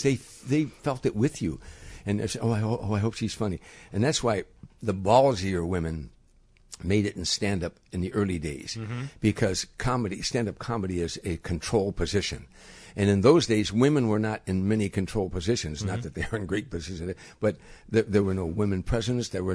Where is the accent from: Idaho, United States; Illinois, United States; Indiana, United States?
Illinois, United States; Harvey; Talk about where you're from, Harvey. Where are you from? I said, Harvey, Illinois.